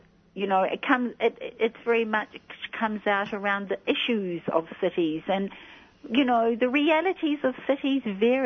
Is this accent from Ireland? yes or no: no; New Zealand; as a New Zealander